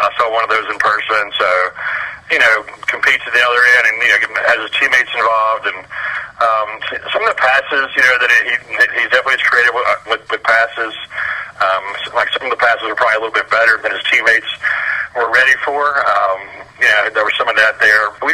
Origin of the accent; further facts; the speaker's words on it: North Carolina, United States; I grew up in North Carolina native, so I've been watching ACC basketball since the mid '70s.